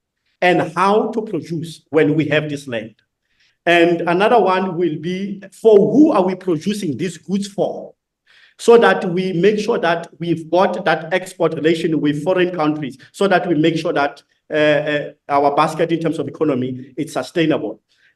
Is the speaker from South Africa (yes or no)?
yes; South Africa; But majority of our economy as South African is on agriculture.